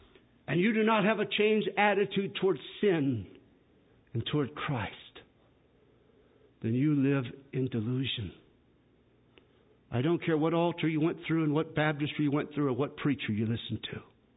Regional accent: United States; And I know I'm American, it's in my blood, and I just love America.

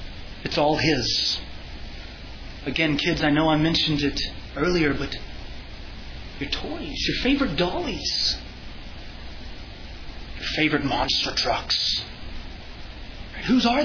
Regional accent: Texas, United States; accent: Texas; I know I can't pronounce it correctly. That's my Texas accent.

